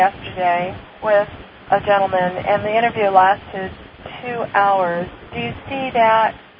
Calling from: Riverside, California, United States; from Riverside, California.

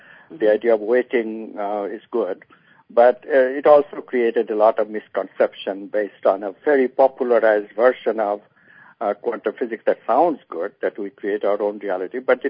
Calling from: Eugene, Oregon, United States; I'm calling from Eugene, Oregon today.

